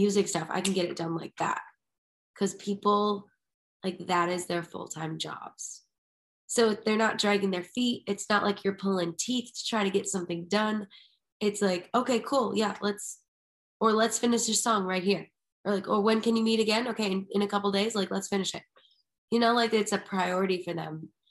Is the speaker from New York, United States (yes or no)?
no; Madison, Wisconsin, United States; And then the radio station in my hometown was like, okay, cool. Do you guys want to play the Taste of Madison?